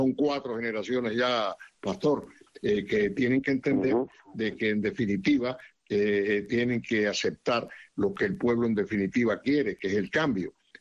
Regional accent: Cuba; moved away; Yo salí de Cuba en 1961, el 15 de mayo

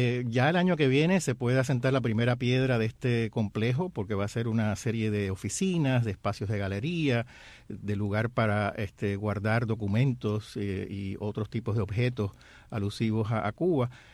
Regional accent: San Juan, Puerto Rico; Casa Cuba fue el lugar donde yo me crié, un club social en San Juan de Puerto Rico en los años 70 y 80, donde pasé mi infancia y mi adolescencia

